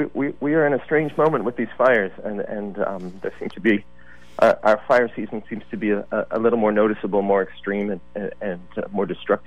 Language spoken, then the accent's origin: English; Los Angeles, California, United States; growing up in Los Angeles as I did, fires were a part of the reality of Malibu.